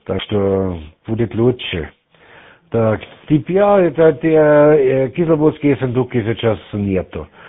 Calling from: Austria; Russian is a second language; Ну, я сейчас из Австрии минус 1 градус, снег будет, да, холодно

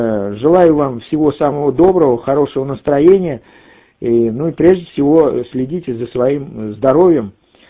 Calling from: Moscow Oblast, Russia; Еще раз всего доброго из Подмосковья, 73.

